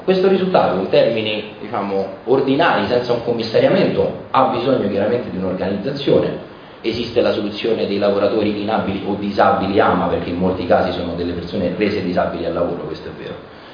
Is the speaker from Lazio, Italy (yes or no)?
yes; Marino, Lazio, Italy; io che vengo da Marino lo posso dire